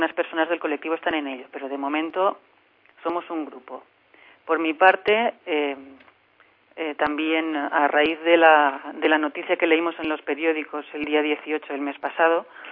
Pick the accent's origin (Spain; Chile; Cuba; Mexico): Spain; Valencia, Valencian Community; soy de Valencia.